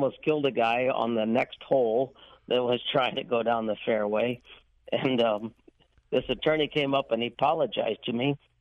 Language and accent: English; St. Louis, Missouri, United States; Right here in St. Louis. I've been playing golf for 50 years